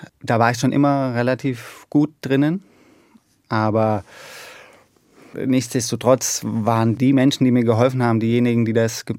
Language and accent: German; Germany; Zu Hause fühle ich mich auf jeden Fall in Deutschland. Deutschland ist mein Zuhause, Deutschland ist auch meine Heimat, meine Muttersprache. Aber ich fühle mich fast überall wohl, aber die Heimat ist Deutschland.